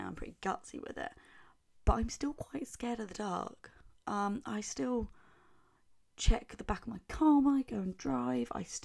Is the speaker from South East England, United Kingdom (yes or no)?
yes; South East England, United Kingdom; I'm sort of from Kent originally. I'm from South East London, Kent area